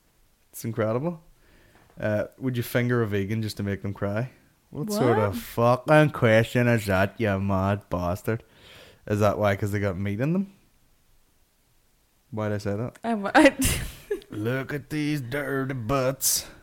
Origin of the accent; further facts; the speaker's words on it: England, United Kingdom; I'm English.